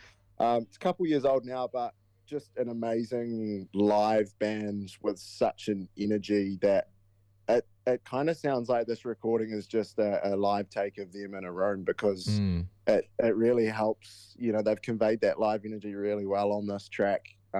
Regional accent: Palmerston North, Manawatū-Whanganui, New Zealand; Yeah, we are all originally from Palmerston North, but we kind of have been moving around the country a little bit, and I'm currently living in Whanganui

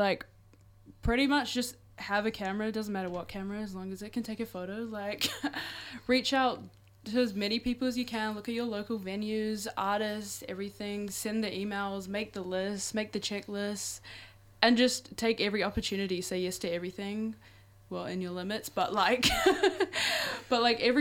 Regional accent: Mangawhai, Northland, New Zealand; I'm from Mungify

